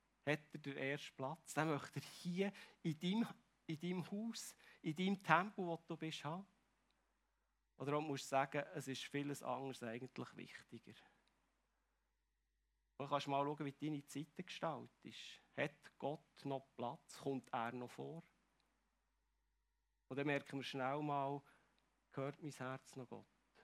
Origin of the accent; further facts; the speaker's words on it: Switzerland; Ich weiß nicht, ob wir das als Schweizer manchmal ein bisschen zu wenig erleben.